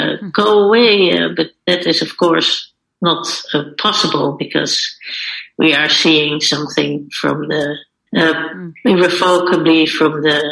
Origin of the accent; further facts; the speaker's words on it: Amsterdam, North Holland, Netherlands; English is a second language; Amsterdam, my hometown, and London, and Paris